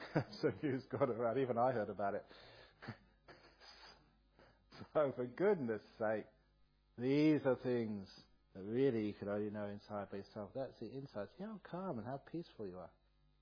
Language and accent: English; England, United Kingdom; And he was Asian. I am English.